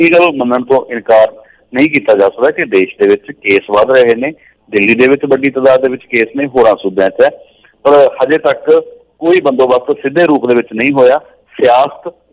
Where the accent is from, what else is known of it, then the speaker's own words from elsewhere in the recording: Punjab, India; corona ਦਾ ਨਥਾਣਾ ਤੁਸੀਂ ਮੇਰੇ ਜ਼ਿਲ੍ਹੇ ਦੀ ਗੱਲ ਕੀਤੀ ਹੈ ਸਾਡੇ ਪਿੰਡਾਂ ਦੀ ਗੱਲ ਕੀਤੀ ਹੈ